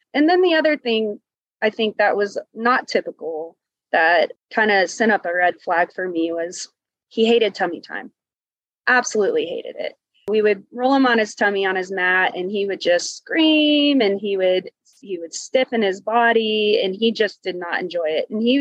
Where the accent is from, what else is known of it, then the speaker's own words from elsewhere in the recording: Fort Worth, Texas, United States; We are from Fort Worth, Texas.